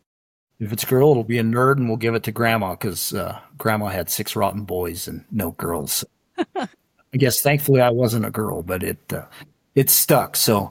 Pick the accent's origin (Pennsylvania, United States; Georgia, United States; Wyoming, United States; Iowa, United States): Wyoming, United States; Rock Springs; I was born and raised in Southwest Wyoming in the thriving metropolis of Rock Springs. And after high school, came to Northeast Wyoming to work on a ranch